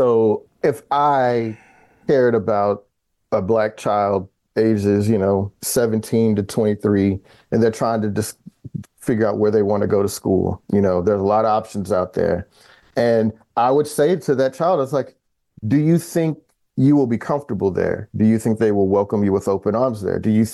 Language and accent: English; Texas, United States; but I'm from Texas, so I should know better than that.